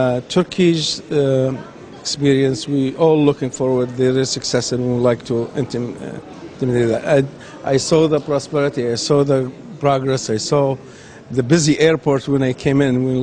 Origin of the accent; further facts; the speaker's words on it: Libya; I'm from Libya.